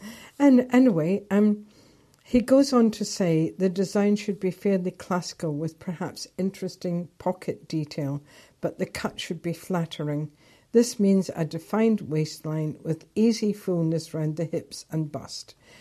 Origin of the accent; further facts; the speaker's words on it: Scotland, United Kingdom; because I was brought up in Scotland